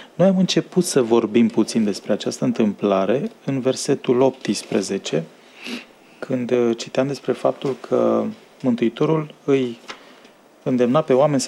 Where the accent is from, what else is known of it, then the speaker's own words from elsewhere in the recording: Băricoi, Prahova, Romania; Din Băricoi, Prahova.